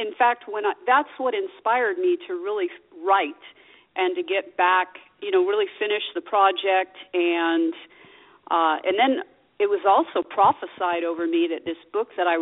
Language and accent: English; Las Vegas, Nevada, United States; So I was about 5 years old when we got here. So this is my hometown. I grew up in Las Vegas.